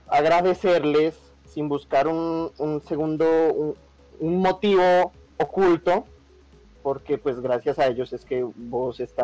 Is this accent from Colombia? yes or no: yes; Colombia; Soy de Colombia, yo no sé, acá no hay, acá hay lenguajes indígenas o antiguos, pero yo no sé ninguno.